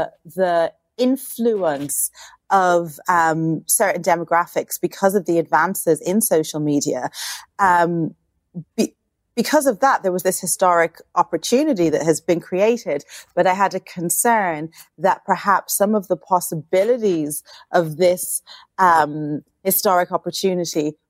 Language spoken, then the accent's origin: English; Ireland; also born or lived in United States; now in United Kingdom; I'm from Ireland. I live in the UK. All of these events were happening in the United States, somewhere else that I've lived.